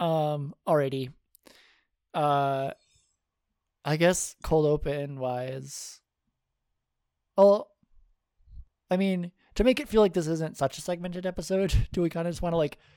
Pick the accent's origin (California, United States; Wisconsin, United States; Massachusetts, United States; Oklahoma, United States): Wisconsin, United States; Yeah, I'm Wisconsin, born and raised. I'm recording this in the same house where I grew up